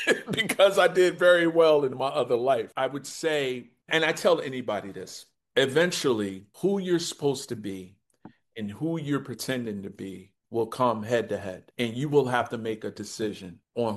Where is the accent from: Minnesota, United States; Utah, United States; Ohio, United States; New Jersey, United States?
New Jersey, United States; Newark; I'm a kid from the hood. I'm from Newark, New Jersey.